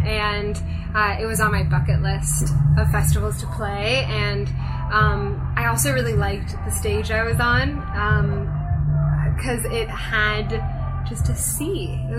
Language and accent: English; Japan; also born or lived in London / Hong Kong; now in Los Angeles, United States; So I was born in London, but I grew up in Japan and Hong Kong.